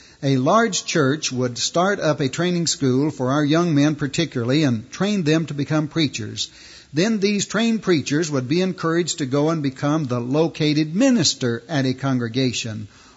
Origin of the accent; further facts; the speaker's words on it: Texas, United States; As I grew up in West Texas, the practice among most of the preachers was to book a week or 10-day meeting at a church.